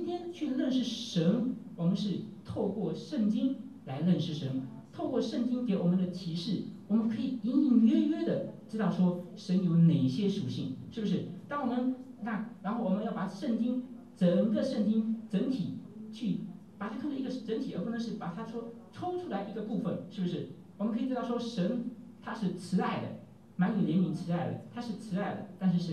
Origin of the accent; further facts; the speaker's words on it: China; 我们中国人说大音希声大象无形啊